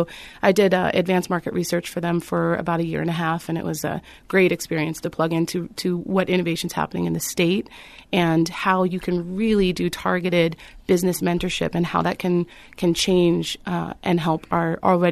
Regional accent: California, United States; I'm also from the Silicon Valley.

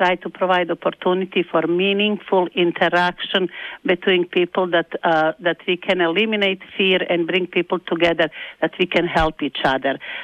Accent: Bosnia & Herzegovina; English is a second language; moved away as an adult; now in United States; my husband and I, we came from Bosnia and Herzegovina, well-educated. He was a doctor. I had a teaching degree and life experience working in business as well as in classrooms. So we knew what we need to do, but I didn't speak English.

